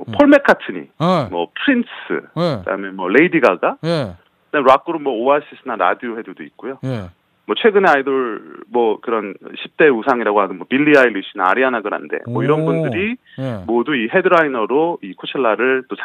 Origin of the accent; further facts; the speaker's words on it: South Korea; 이건 뭐 제가 한국 사람이라서 드린 말씀이 아니라